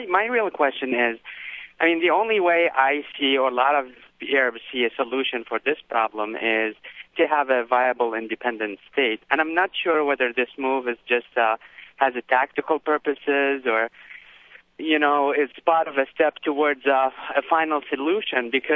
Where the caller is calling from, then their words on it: Troy, Michigan, United States; I'm originally from the Middle East, and my dad, my grandfather was a Palestinian